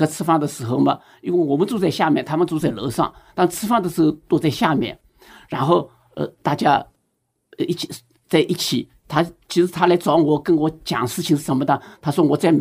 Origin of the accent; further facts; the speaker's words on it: Shanghai, China; 我是50年出生，50年上海人。